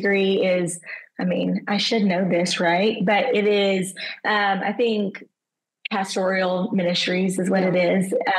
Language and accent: English; Arkansas, United States; also born or lived in Tuscaloosa; I was born in Tuscaloosa, right across the street from the stadium. And so it runs deep in my heart. My mom is a huge Bama fan. And so I grew up in Arkansas